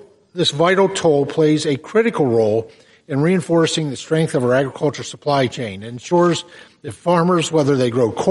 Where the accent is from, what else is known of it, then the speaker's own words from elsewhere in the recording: Pennsylvania, United States; In just my home state of Pennsylvania alone